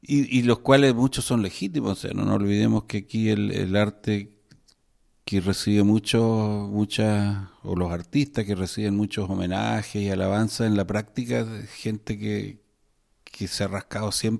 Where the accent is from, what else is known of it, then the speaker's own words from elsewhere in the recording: Chile; el objetivo final nuestro ya como ciudadanos chilenos no es arreglarnos nosotros